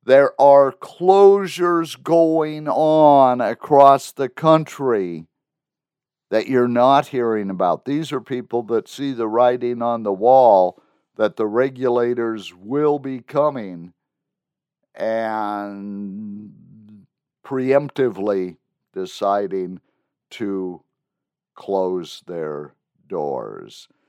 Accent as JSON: {"language": "English", "town": "Colville", "region": "Washington", "country": "United States", "said": "I'm from Colville, Washington, and yeah, I know. Eastern Washington's different"}